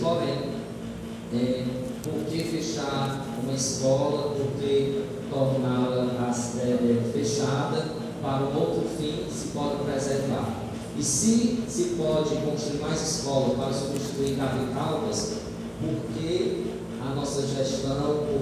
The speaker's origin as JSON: {"language": "Portuguese", "region": "Piauí", "country": "Brazil", "tie": "born there", "lives_now": "Esperantina, Brazil", "said": "A minha cidade, onde eu nasci, tem prédio próprios há anos."}